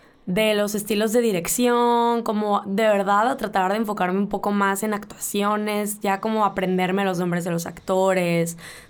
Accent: Mazatlán, Sinaloa, Mexico; los dos somos de Mazatlán

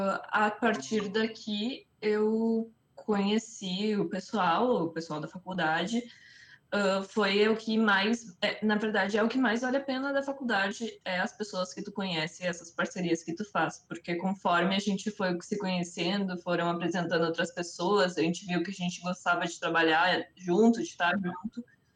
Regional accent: Cruzeiro do Sul, Rio Grande do Sul, Brazil; Eu sou do interior do interior aqui do Vale do Taquari, em Cruzeiro do Sul, é uma cidade bem pequena.

